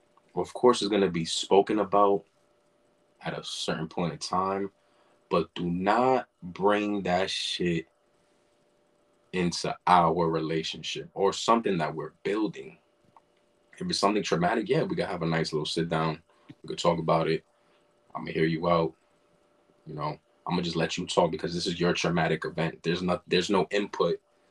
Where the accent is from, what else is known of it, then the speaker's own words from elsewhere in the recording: New York, United States; I was born and raised in New York, so that doesn't mean I'm not gonna have homies over there. I know a lot of people in New York.